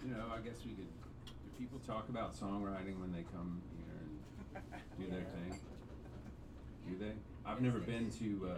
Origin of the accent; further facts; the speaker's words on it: Georgia, United States; We're some dudes. We are from Georgia.